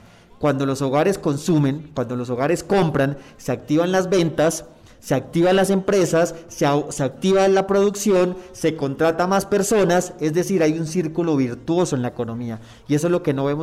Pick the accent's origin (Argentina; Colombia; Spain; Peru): Colombia; Bogotá; yo nací aquí en Bogotá, pero mi familia es costeña. Yo tengo ese privilegio de vivir en Bogotá, de crecer